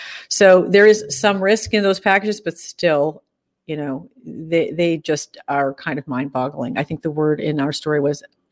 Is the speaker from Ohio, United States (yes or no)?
yes; Cleveland, Ohio, United States; So my Wax On this week is a tribute to the state of Ohio, which is my home state. Cleveland, to be precise.